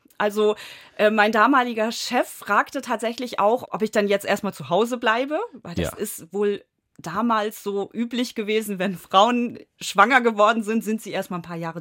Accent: Jesteburg, Lower Saxony, Germany; also born or lived in Hamburg; Also ich bin schon in Hamburg geboren, aber dann relativ schnell sind meine Eltern aufs Land gezogen und ich bin in Jesteburg groß geworden, ja. Dann für die Ausbildung bin ich tatsächlich nochmal nach Hamburg gezogen, ein paar Jahre.

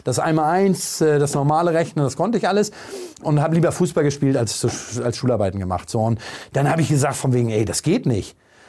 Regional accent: Bad Segeberg, Schleswig-Holstein, Germany; also born or lived in Wahlstedt; ich bin in Bad Segeberg groß geworden oder in der Nähe, in Wahlstedt.

